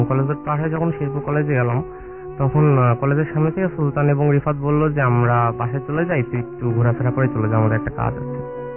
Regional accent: Bogura, Rajshahi Division, Bangladesh; now in Dhaka, Bangladesh; বগুড়া থেকে এসেছি। আমি ঢাকা বিশ্ববিদ্যালয়ের চারুকলা অনুষদের একজন ছাত্র।

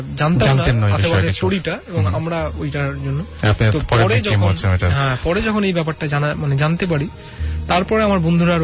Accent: Kolkata, West Bengal, India; এবং আমার বাড়ি হচ্ছিল বেহালায়

